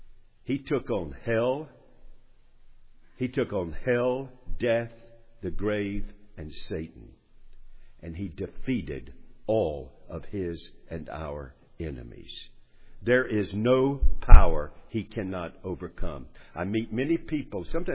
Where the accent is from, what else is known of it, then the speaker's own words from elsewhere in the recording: North Charleston, South Carolina, United States; accent: North Charleston; pardon my North Charleston accent